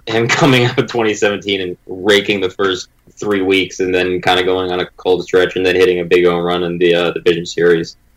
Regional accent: Massachusetts, United States; I'm from Western Mass, going to college at Boston University.

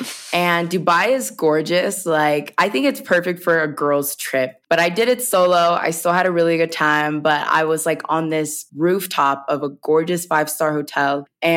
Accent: the South, United States; And I come from the South. So everyone, it's like storytelling is really big in the South

